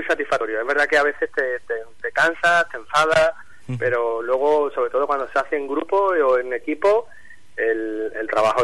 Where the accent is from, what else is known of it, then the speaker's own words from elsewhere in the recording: Andalusia, Spain; me daba verdadera vergüenza como andaluz decir